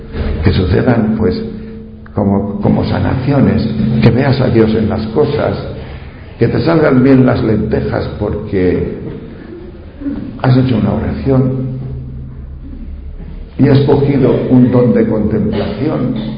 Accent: Tejerina, Castile and León, Spain; en mi pueblo, Tejerina, León, que hay 3 rebaños de ovejas

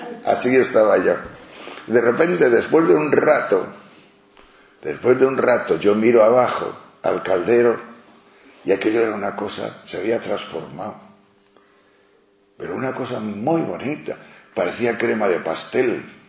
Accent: León, Castile and León, Spain; Bueno, en León, en mi tierra, vieja.

